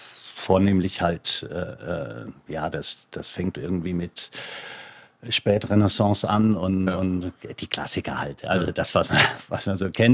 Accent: Rhineland-Palatinate, Germany; Die einzige Berührung mit Wein war meine, da wo ich groß geworden bin, an der Mosel.

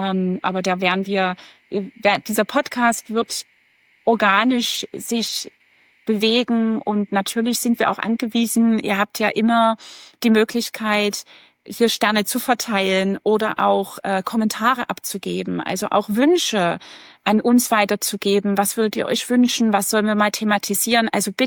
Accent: Radebeul, Saxony, Germany; Ich komme aus Radebeul, das ist bei Dresden.

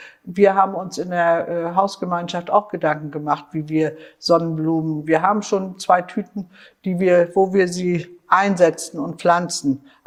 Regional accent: Mecklenburg-Vorpommern, Germany; ich bin auf dem Triebserdamm groß geworden, habe im Triebser fast 60 Jahre gelebt.

